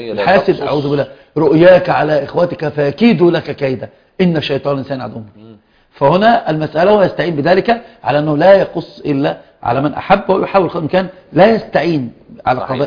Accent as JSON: {"language": "Arabic", "country": "Egypt", "said": "عندنا في مصر"}